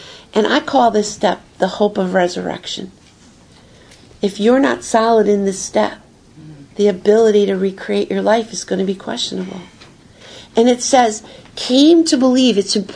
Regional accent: Wisconsin, United States; I grew up in Wisconsin. My parents were both alcoholic. We moved. I was in eight grammar schools, four high schools.

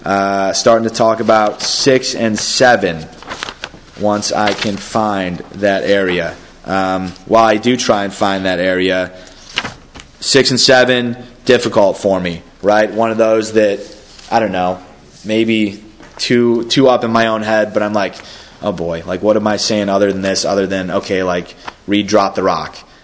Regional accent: New York, United States; But I'm from Western New York, so we were in t-shirt and shorts.

